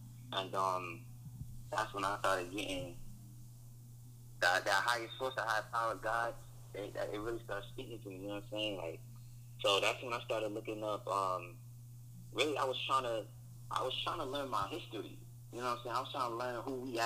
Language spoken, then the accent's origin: English; New York, United States; Yeah. So, you know, like I said, I'm from New York and shit.